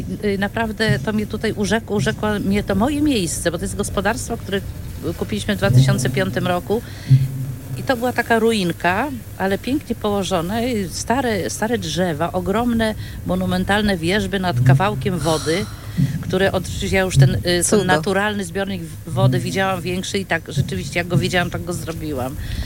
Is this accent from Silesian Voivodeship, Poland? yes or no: no; Kartuzy, Pomeranian Voivodeship, Poland; Bardziej z okolic Kartuz, tam się urodziłam zresztą.